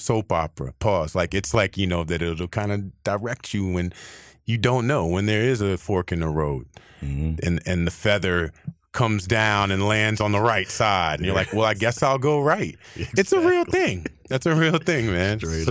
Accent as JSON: {"language": "English", "town": "Fort Belvoir", "region": "Virginia", "country": "United States", "tie": "born there", "said": "I was born on Fort Belvoir in Virginia. My sister was born on base in Germany in Würzburg. So like we're military brats."}